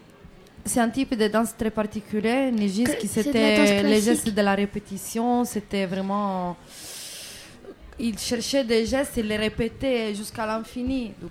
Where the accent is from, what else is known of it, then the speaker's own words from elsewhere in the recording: Sardinia, Italy; French is a second language; Italienne. Je viens de la Sardaigne.